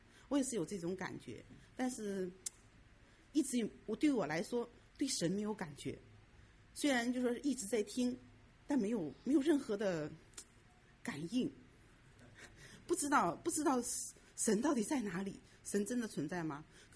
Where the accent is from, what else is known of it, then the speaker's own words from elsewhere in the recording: Shenzhen, Guangdong, China; now in United States; 我来自深圳，来美国两年的时间了